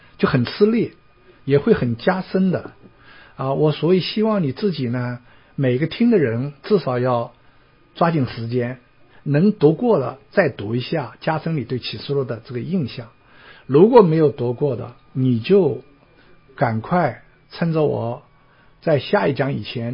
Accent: China; 特别是我们从大陆来的移民到海外的

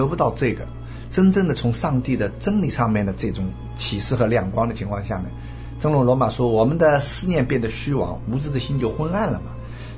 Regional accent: China; 像我们中国来讲，人家问他死他就说不知道

